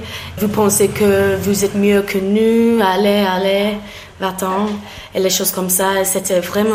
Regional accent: England, United Kingdom; French is a second language; il a entendu mon accent. Il m'a demandé « Est-ce que vous êtes anglaise ?» Et j'ai dit « Oui ».

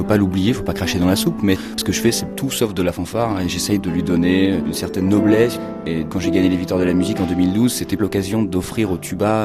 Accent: France; il y a la France, puisque je suis français, ma terre d'accueil

